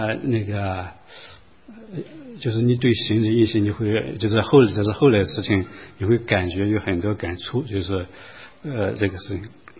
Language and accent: Chinese; China; moved away as an adult; now in United States; 我也是从大陆来的，也从小学高中到大学都是就是一步步走上来